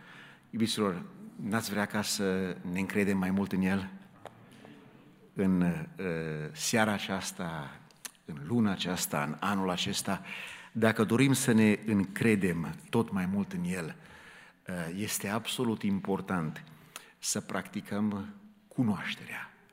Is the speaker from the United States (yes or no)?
yes; Chicago, Illinois, United States; eu am crescut în Chicago.